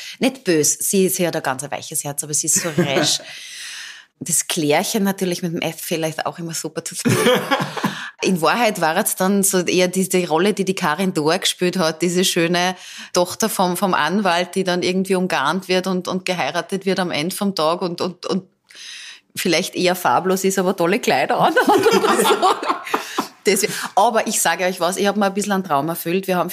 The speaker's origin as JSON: {"language": "German", "region": "Upper Austria", "country": "Austria", "tie": "born or raised there", "said": "ich bin am Attersee groß geworden, ich habe da einen irrsinnigen Bezug dazu."}